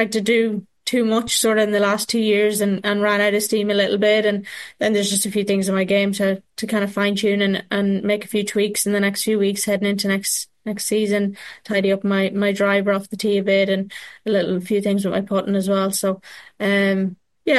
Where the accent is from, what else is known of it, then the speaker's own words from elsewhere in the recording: Ireland; as an Irish person